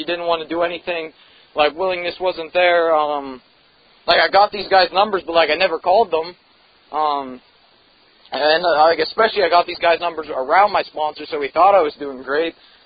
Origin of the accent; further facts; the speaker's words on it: Wexford, Pennsylvania, United States; I went to this outpatient facility in the North Hills. I'm from Wexford, Pennsylvania.